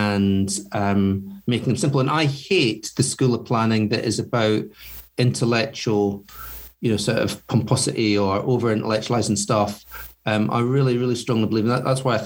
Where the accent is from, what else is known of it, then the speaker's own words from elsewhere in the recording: Scotland, United Kingdom; because I'm Scottish and I like a drink